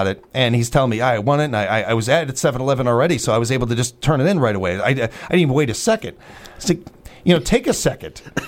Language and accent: English; United States; I'm an American, too. I'm talking about myself, too, here and everything.